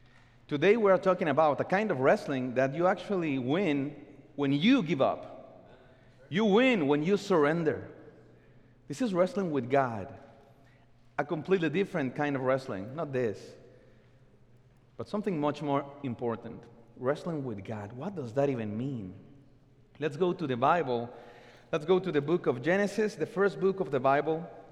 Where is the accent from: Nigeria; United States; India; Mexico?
Mexico; I grew up in Mexico watching the movies of El Santo.